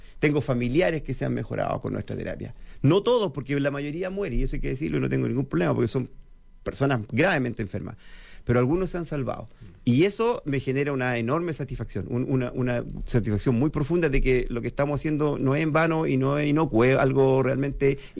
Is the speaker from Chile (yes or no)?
yes; Chile; now in Sweden; mi identidad es muy chilena, en el sentido de que yo sabía que no era sueco, a pesar de que sé hablar sueco y que vivo allá, pero yo en mi interior sé que no soy sueco y que soy chileno